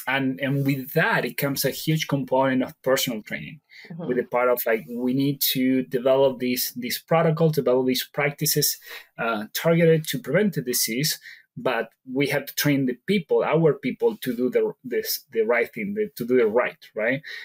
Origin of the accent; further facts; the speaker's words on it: Argentina; English is a second language; I am originally from Argentina, so that is where the strong accent came from.